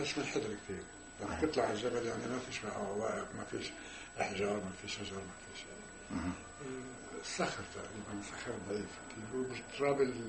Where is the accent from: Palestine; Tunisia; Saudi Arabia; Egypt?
Palestine; Biriyya, Safad; born there; بيريا قضاء صفان.